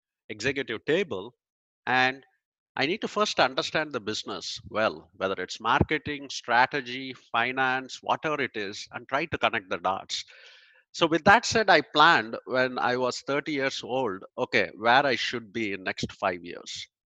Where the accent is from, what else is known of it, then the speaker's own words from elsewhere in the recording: India; moved away as an adult; now in United States; I grew up in India and I moved here in 2000.